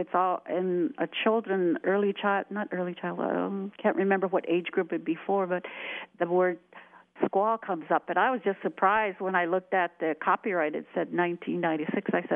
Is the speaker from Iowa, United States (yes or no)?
yes; Iowa, United States; I grew up being called an Indian, and I never did really think of it as offensive because, you know, my family, my mother and father, who were great influences in my life about being Meskwaki and being Native American.